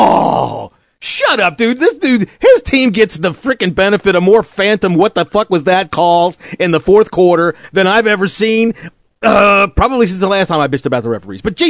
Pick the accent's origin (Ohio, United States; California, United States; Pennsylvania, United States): California, United States; Los Angeles; You know, we're from California. It's LA, right?